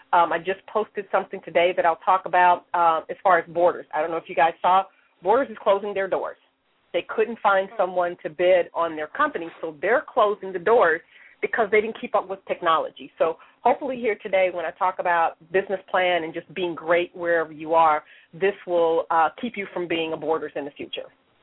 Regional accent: Kansas City, Missouri, United States; And I'm the youngest of four kids, born and raised in Kansas City, and both my parents were educators.

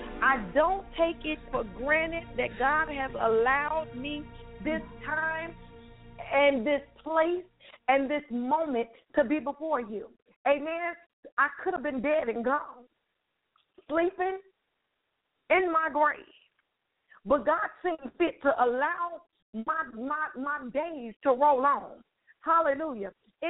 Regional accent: Chicago, Illinois, United States; now in San Antonio, United States; I don't know about you, but I am from Chicago. I am not a San Antonioan. I think that's the correct word to say. I am originally from Chicago.

